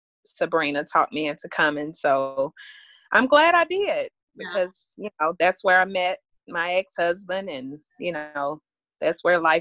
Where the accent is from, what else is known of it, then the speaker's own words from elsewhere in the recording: Atlanta, Georgia, United States; I was born and raised in Atlanta. home is where the heart is, although I live in Florida.